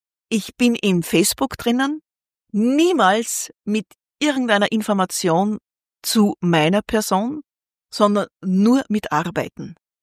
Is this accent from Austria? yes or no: yes; Urfahr, Upper Austria, Austria; Ich bin im Müllviertel. Ich bin in Urfa geboren. Ich bin einfach eine waschechte Müllviertlerin und ich bin unglaublich stolz drauf.